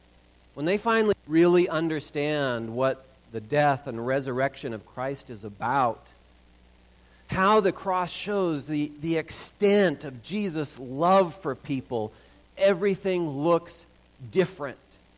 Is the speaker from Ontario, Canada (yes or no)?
no; Vancouver, British Columbia, Canada; I happened to mention that I grew up in Vancouver, Canada